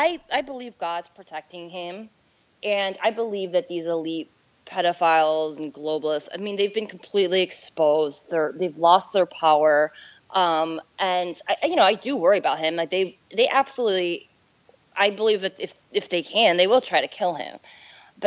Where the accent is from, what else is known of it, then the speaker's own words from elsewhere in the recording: Illinois, United States; So I'm from Illinois.